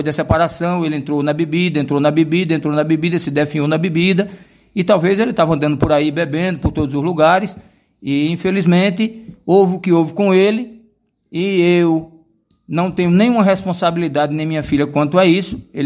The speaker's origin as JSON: {"language": "Portuguese", "town": "Arapiraca", "region": "Alagoas", "country": "Brazil", "lives_now": "Palmeira dos Índios, Brazil", "said": "né? Posteriormente sou de Arapiraca, hoje resido aqui em Palmeira dos Índios"}